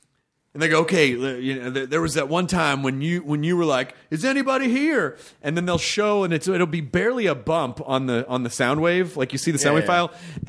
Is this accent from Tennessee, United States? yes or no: yes; Tennessee, United States; But it's basically a handful of rednecks in Tennessee, my home state.